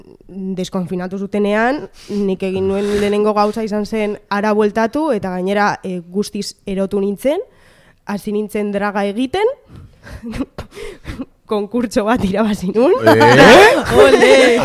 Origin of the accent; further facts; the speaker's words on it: Vitoria-Gasteiz, Basque Country, Spain; asko maite du Gasteiz, eta ni oso gasteiztarra naiz, oso.